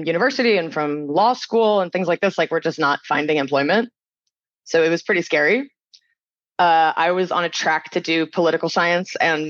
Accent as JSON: {"language": "English", "region": "California", "country": "United States", "tie": "born or raised there", "said": "So I grew up actually like in the Bay Area. My father was in Silicon Valley from the 80s."}